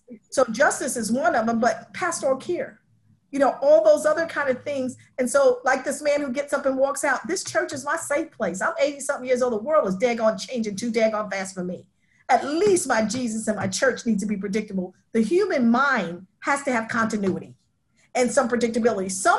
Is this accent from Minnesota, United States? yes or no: no; New York, United States; When I moved south, I didn't understand why Black people were so scared of white people. I'm a New Yorker.